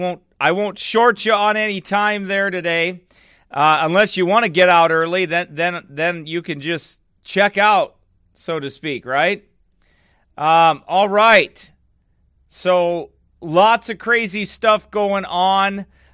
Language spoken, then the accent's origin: English; United States; I'm from the Illinois-Iowa border. From a small town.